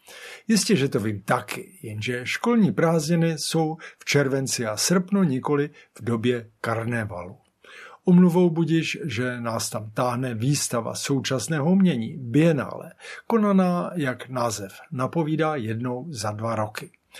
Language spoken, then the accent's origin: Czech; Prague, Czechia; Už to nebylo to moje rodné město, kde jsem znal každý kout a průchod